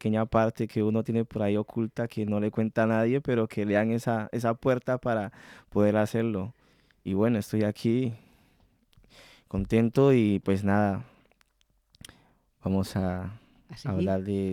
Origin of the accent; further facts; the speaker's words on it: Cali, Valle del Cauca, Colombia; also born or lived in Olaya Herrera / Buenaventura; yo soy de Colombia. Nací en Olaya Herrera. Es un pueblito muy, muy bonito, Satinga, Nariño, ¿sí? Que pertenece al Nariño, lo estoy diciendo. Ahí retorné a Buenaventura. De Buenaventura cogí a Cali